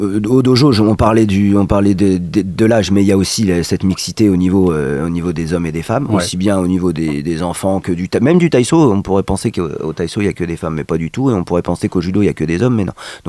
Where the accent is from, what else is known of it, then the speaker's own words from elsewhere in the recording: Lyon, France; moved away; Alors moi, mon parcours, je suis originaire de la Bourgogne, de Lyon. Je suis parti assez rapidement en région parisienne.